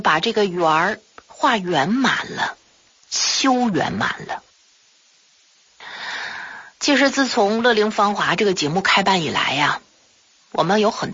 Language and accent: Chinese; Tsetang, Tibet, China; 我就是在敬老院里长大的孤儿， 关于我的身世，在整个的西藏山南的泽当镇，那几乎是家喻户晓了啊！